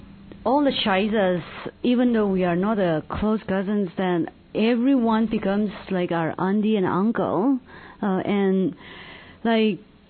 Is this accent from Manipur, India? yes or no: yes; Ukhrul, Manipur, India; English is a second language; Like, one of the things that I really miss in Ukhrul is, in my hometown, is that that I can go visit anyone without emailing them or calling them on the phone and make an appointment